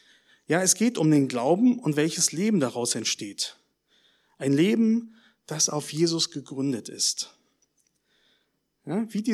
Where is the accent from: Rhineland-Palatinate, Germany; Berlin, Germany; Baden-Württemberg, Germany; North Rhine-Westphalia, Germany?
Berlin, Germany; Ich komme aus Berlin, schon mal erwähnt. Und dort haben wir einige solche Häuser.